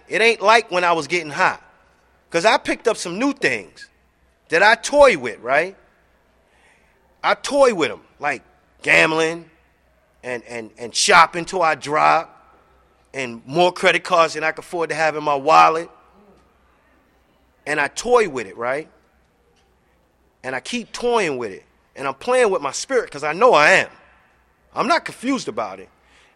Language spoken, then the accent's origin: English; New York City, New York, United States; I need to let y'all know I came from the lifestyle. I was born and raised in New York City.